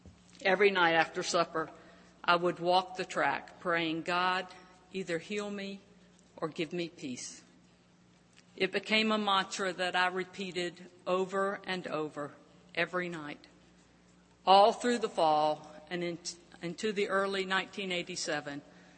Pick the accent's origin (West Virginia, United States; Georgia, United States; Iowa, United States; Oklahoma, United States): West Virginia, United States; Fairmont; born there; I was born in Fairmont, West Virginia on Wednesday, May the 14th, 1952, about 8 o'clock in the evening.